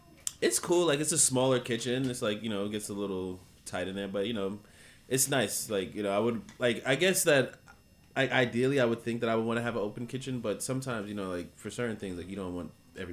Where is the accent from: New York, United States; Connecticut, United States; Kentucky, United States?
New York, United States; also born or lived in Jamaica; I grew up in New York, but I lived in Jamaica for a little while